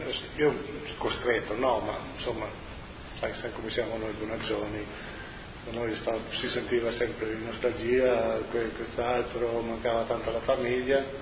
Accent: Pieris, Friuli-Venezia Giulia, Italy; now in Sweden; sono originario della Bisiaccheria. Mi sono trasferito in Svezia.

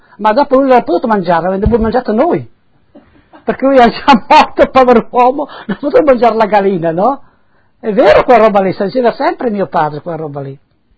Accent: San Lorenzo di Sedegliano, Friuli-Venezia Giulia, Italy; born there; sono nata a San Lorenzo di Sedeviano, provincia di Udine, via dei Molini, del 1932, il 18 di settembre.

